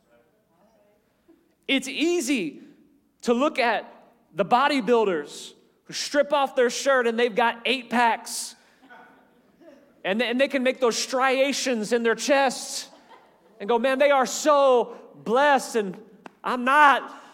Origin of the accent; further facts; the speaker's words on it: United States; it's almost an expectation that I should be blessed because I grew up in America.